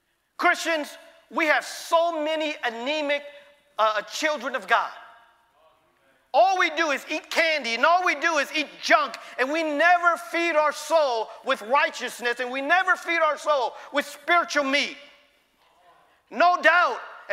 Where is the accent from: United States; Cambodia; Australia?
Cambodia; moved away; I'm from Cambodia, Cambodian.